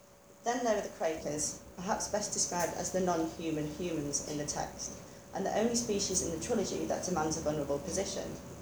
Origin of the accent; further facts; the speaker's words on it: United Kingdom; I'm hoping to move away from this idea that as a British writer, my work depicts social commentary in the form of a rabbit.